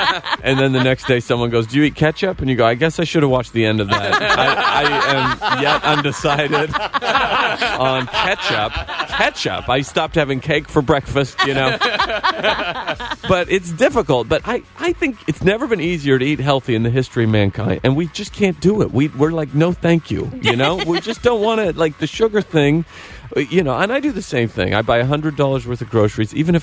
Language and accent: English; Idaho, United States; I get this, where are you from? Idaho.